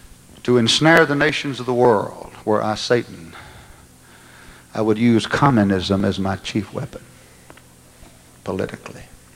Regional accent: United States; I'm proud of it. I thank God that I'm an American. I love this nation, the land of the brave and the home of the free.

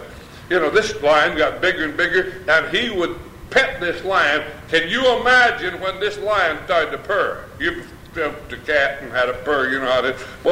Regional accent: Idaho, United States; I come from the Sticks of Idaho, a town about the size of Haines.

